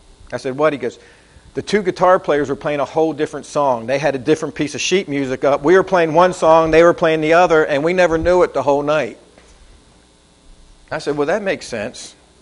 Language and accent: English; Philadelphia, Pennsylvania, United States; We didn't have those up there. I'm from Philadelphia.